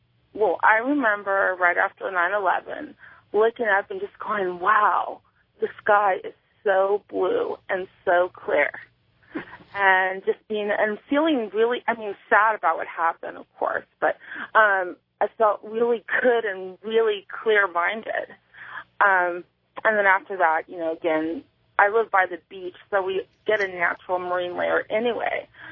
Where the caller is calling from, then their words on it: California, United States; I'm calling from California.